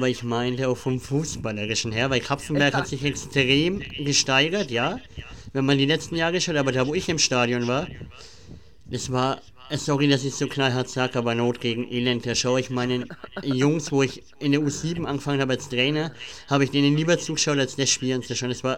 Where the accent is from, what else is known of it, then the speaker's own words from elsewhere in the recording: Nuremberg, Bavaria, Germany; Also ich bin ja aus Nürnberg, Deutschland, Clubfan.